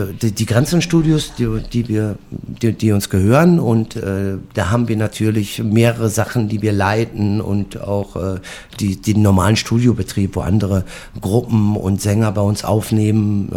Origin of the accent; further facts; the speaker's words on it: Germany; Als Deutscher ist es sowieso schwer, mit dem Grand Prix zu gewinnen.